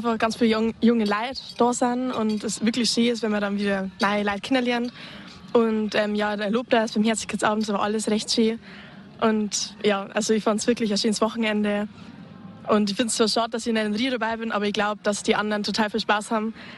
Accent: Bavaria, Germany; 16 Jahre alt. Und ja, ich komme auch aus der Nähe von Rengsburg, aus Bayern.

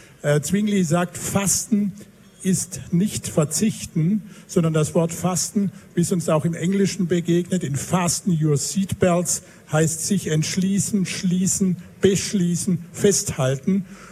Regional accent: Konstanz, Baden-Württemberg, Germany; accent: Alemannic; Ich komme von der Schweizer Grenze, ich komme von der Schweizer Grenze, ich komme eigentlich aus Konstanz.

